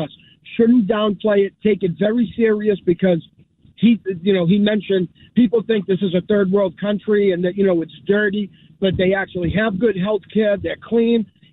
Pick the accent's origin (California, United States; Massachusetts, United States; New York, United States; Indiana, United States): Massachusetts, United States; Boston; I'm actually calling because I'm originally from the North End, and I still have family that's over in Italy.